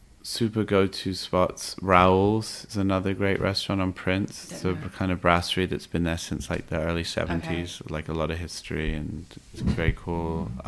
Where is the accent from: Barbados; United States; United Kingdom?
United Kingdom; England; growing up in England